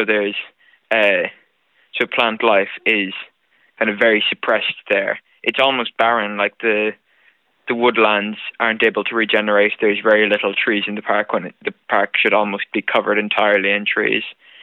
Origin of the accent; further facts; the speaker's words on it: Tramore, County Waterford, Ireland; So, yeah, I am from Tramore. I'm in first year now. I'm 13 years old doing the project.